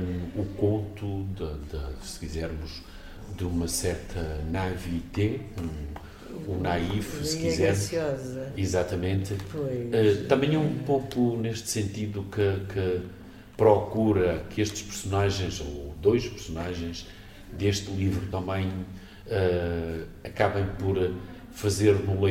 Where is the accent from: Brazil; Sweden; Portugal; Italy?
Portugal; Nós vivemos um pouco, como portugueses, assim, um bocadinho no fio da navalha